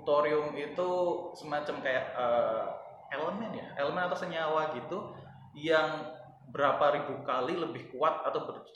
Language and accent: Indonesian; Pekalongan, Central Java, Indonesia; Bahkan di daerah asalku Pekalongan aja itu ada batik namanya batik Jelamprang.